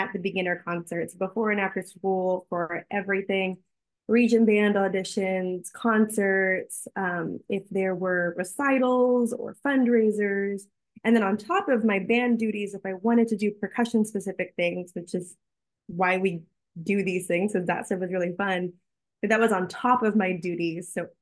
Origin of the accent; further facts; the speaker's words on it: Houston, Texas, United States; now in Fort Worth, United States; No, I grew up in Houston in a suburb of a suburb of a suburb of Houston.